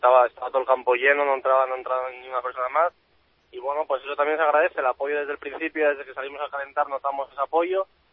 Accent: Asturias, Spain; yo vengo de Asturias, ahí también hay un derbi que es el Sporting Oviedo, tuve la suerte de jugar un par de días con el filial

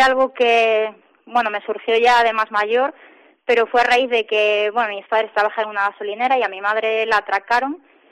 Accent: Arteixo, Galicia, Spain; Yo de Arteixo.

